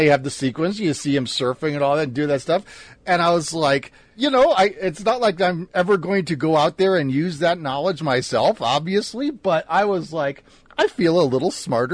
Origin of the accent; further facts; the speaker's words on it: Chicago, Illinois, United States; I grew up in Chicago. We have a big body of water there, Lake Michigan